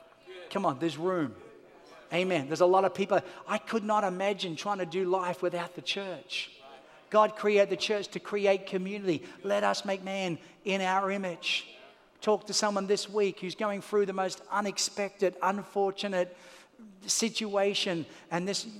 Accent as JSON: {"language": "English", "country": "Australia", "said": "Where are you from? I'm from Australia."}